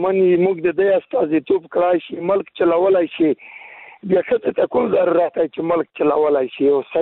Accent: Afghanistan; now in Pakistan; او زه په پاکستان یم، افغان مهاجر یم.

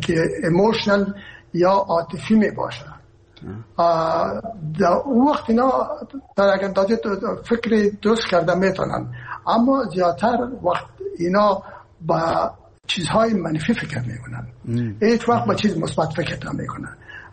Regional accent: Herat, Afghanistan; ما که هستم از هرات هستم و پدر مادر من هرات هستن

